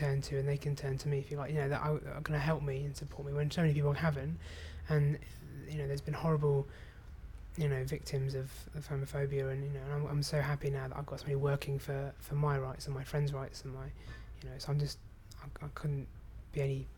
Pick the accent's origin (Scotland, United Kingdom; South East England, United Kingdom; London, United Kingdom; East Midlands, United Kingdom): South East England, United Kingdom; Winchfield; I'm 22 and I'm from Winchfield in Hampshire.